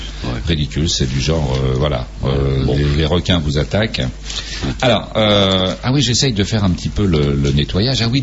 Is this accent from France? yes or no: no; Madagascar; on vient de Madagascar